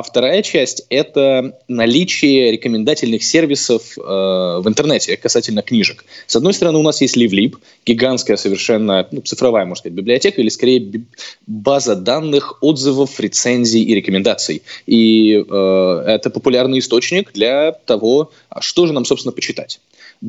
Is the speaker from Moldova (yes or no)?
no; Bryansk, Bryansk Oblast, Russia; Я сам из Брянска